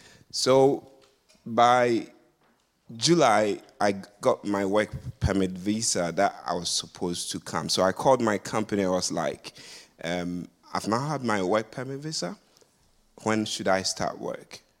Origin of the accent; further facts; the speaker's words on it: Ghana; moved away as an adult; now in Canada; I am just less than 2 weeks in Canada. I came from Ghana, and I came on a job offer with a mining consulting group.